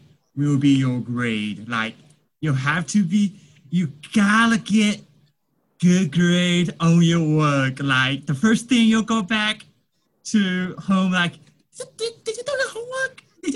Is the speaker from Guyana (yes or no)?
no; Fujian, China; English is a second language; now in United States; So compared to here, what's the difference? I would say there's not much difference.